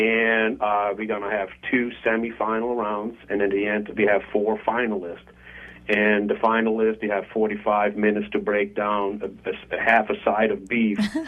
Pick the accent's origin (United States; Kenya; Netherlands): Netherlands; And originally I'm from Holland, and I went to an apprenticeship program.